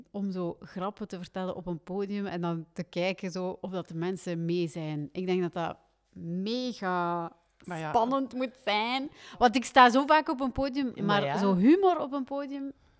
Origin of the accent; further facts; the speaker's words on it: Ghent, Flanders, Belgium; ik ben van Gent, hè.